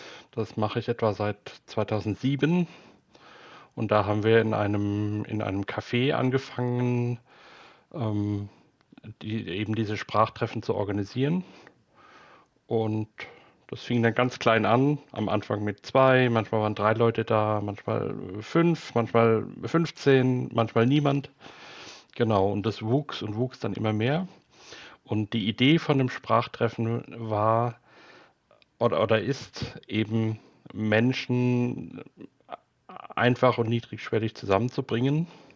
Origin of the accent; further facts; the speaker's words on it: Heidelberg, Baden-Württemberg, Germany; born there; Ich bin hier in Heidelberg geboren.